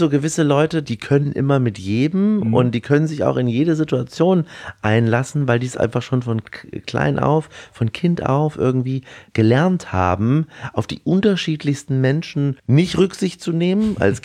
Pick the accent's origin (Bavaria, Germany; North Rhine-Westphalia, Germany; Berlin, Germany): Bavaria, Germany; Erlangen; meine Eltern sind mit mir vor der Wende rüber und haben dann irgendwann 91 in Erlangen oder in Erlangen-Dexendorf bei Nürnberg die Seba-Stuben übernommen. Und so bin ich eigentlich im Restaurant groß geworden